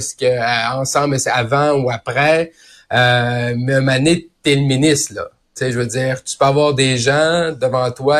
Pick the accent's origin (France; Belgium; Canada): Canada; Quebec; ma région natale, Saguenay-Lac-Saint-Jean